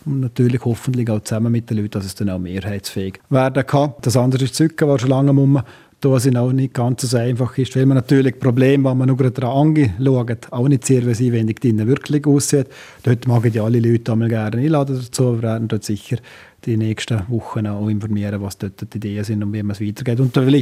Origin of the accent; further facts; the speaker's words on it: Triesenberg, Liechtenstein; Das ist meine Heimat, mein Zentrum und da fühle ich mich wohl.